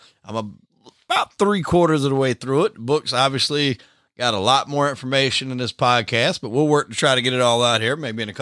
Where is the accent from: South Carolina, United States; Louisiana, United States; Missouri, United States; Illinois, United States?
South Carolina, United States; Darlington; You and I grew up in Darlington, but in Florence is where all the partying went because there wasn't really any places to do it in Darlington.